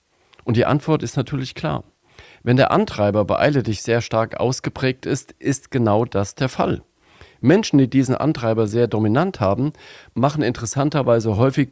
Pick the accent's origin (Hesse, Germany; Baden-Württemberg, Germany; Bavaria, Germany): Hesse, Germany; Limburg an der Lahn; In meiner Heimatstadt Limburg an der Lahn gibt es eine Frau, die es grundsätzlich eilig hat.